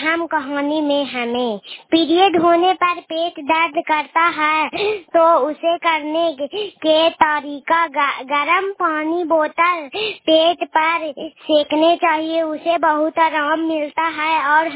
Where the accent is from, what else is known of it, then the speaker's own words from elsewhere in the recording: Nalanda, Bihar, India; मैं नालंदा जिला से बोल रही हूँ। मैं नालंदा जिले की रहने वाली हूँ, मैं गुड़ाईपुर पंचायत से बोल रही हूँ, सुल्मान चक से रहने वाला हूँ।